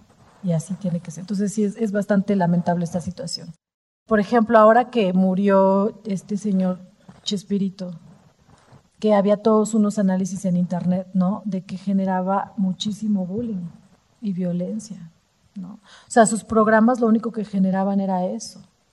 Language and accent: Spanish; Mexico; tenemos una característica como sociedad mexicana que es repetir, repetir, repetir sin hacer conciencia.